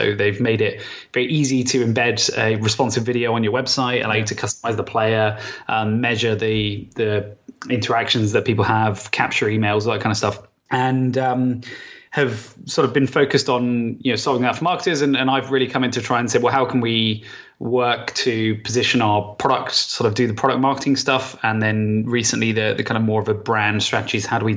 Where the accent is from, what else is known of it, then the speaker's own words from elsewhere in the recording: Southampton, South East England, United Kingdom; accent: Hampshire; No, I'm from Southampton originally.